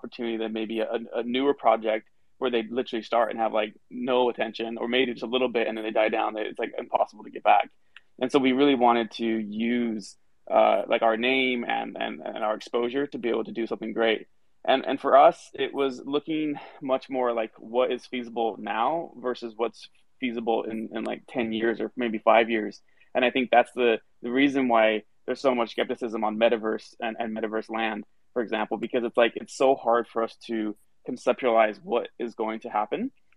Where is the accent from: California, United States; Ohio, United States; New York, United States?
California, United States; and we're from Silicon Valley, like we're Web2 startup founders.